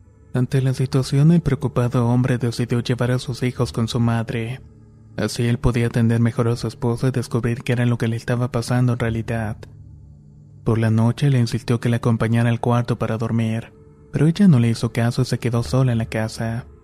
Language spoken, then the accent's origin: Spanish; Dominican Republic; de la República Dominicana